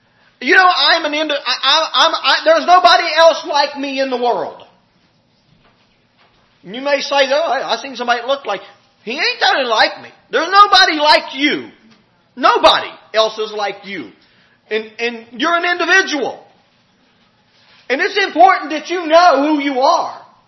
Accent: West Virginia, United States; I ended up mentioning I was from West Virginia, and one of them said, well, I knew you wasn't from Kansas.

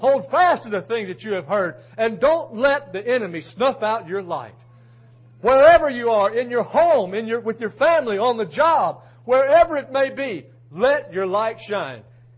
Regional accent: United States; I'm glad I'm an American. I'm glad that I had this opportunity to be born and to be reared in a free country.

